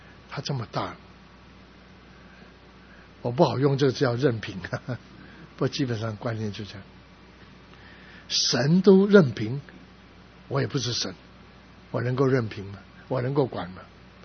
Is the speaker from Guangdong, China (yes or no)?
yes; Guangdong, China; 我是广东人，我就喜欢种的食物。